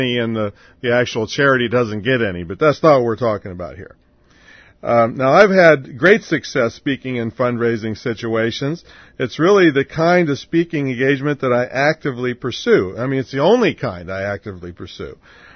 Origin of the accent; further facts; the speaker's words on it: Claysville, Pennsylvania, United States; So that's my hometown, and we live in the suburbs, so we're really out in the sticks.